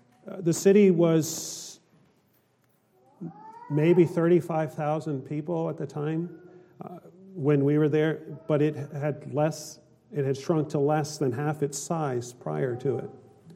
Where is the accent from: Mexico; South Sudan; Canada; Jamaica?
Canada; now in United States; maybe this may come as a surprise to some of you, but I'm from Canada.